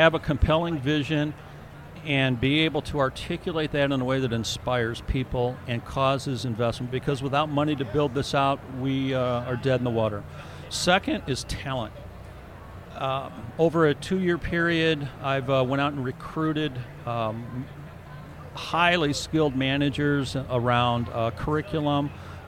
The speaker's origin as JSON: {"language": "English", "town": "Granite City", "region": "Illinois", "country": "United States", "tie": "born or raised there", "said": "Well, in Granite City, Illinois, where I grew up, they had this"}